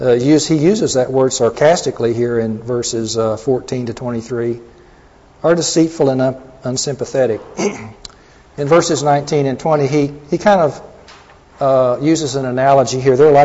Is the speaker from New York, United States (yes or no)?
no; Texas, United States; Now, I'm from Texas, and I grew up there, and we were more likely to say you all.